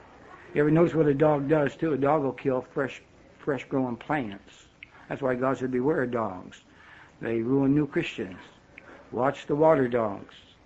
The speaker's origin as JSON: {"language": "English", "region": "Pennsylvania", "country": "United States", "said": "Now, I'm really not a Southern. I'm a Yankee. I'm from Pennsylvania."}